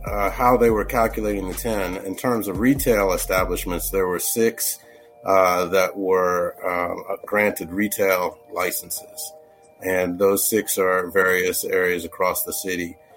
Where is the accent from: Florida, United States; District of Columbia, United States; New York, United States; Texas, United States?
District of Columbia, United States; Washington; some of the folks that I grew up with in the Washington, D.C. area.